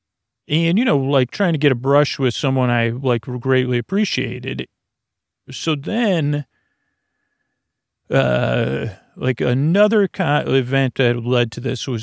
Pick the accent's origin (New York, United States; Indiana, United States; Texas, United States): New York, United States; Syracuse; I grew up in Syracuse